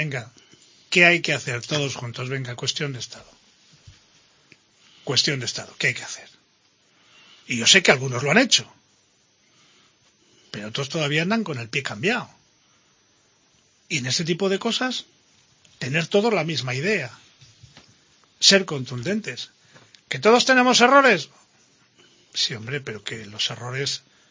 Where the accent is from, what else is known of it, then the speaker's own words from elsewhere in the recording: Spain; Como español, a mí me bloquean.